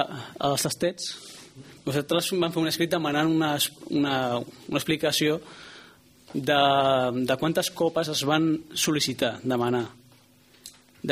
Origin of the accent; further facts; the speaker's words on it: Barcelona, Catalonia, Spain; born there; jo soc nascut a Barcelona.